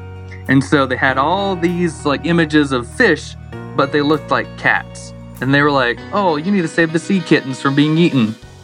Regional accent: Blountstown, Florida, United States; So I grew up in Blundstone, Florida, real rural community. My grandpa had a catfish farm right behind our house.

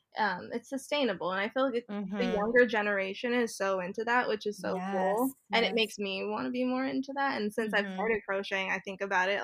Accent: New York City, New York, United States; as a New Yorker, this is not deep at all. This is a lighthearted confession. I have never been to the Statue of Liberty.

